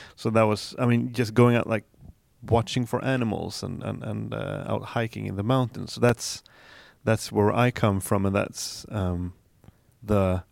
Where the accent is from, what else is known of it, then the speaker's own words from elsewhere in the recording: Dalarna County, Sweden; I come from the Swedish countryside, and it's really puts us like in the middle of Sweden, more or less, like southern part, kind of.